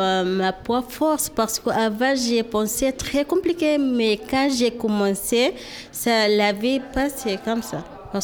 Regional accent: Sudan; French is a second language; moved away as an adult; now in France; Je viens de Soudan.

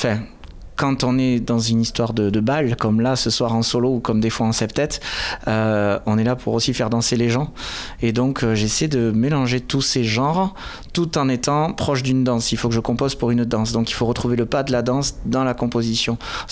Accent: Toulouse, Occitanie, France; parce que moi je viens de Toulouse, alors du coup je vois pas trop la géographie des fois.

